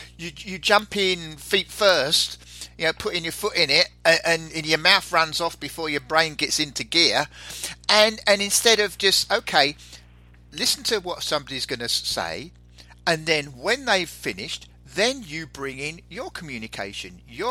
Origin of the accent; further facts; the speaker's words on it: England, United Kingdom; moved away as an adult; now in United States; it surprised me when I came over from England to America and went into meetings in America that they were being run totally different to what I'd been work-wise brought up, if you like, in England.